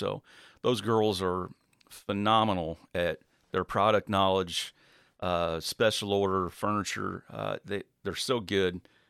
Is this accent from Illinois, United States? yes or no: yes; Campsville, Illinois, United States; I go back to what, you know, Dad said when we were kids growing up in Campsville, installing floor covering on the weekend.